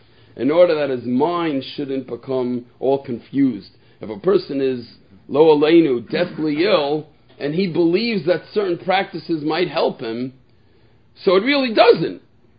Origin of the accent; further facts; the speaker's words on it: United States; we grew up in America where you should know the approach of the Rambam